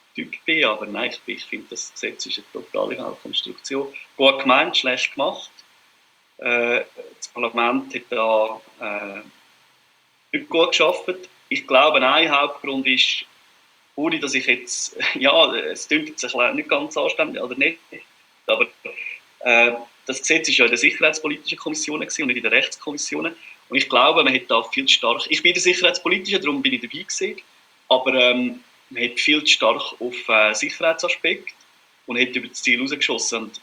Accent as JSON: {"language": "German", "region": "Glarus", "country": "Switzerland", "said": "Das ist für mich als Glarner gar nicht so ein Thema gewesen, weil das bei uns, das Problem haben wir nicht, oder?"}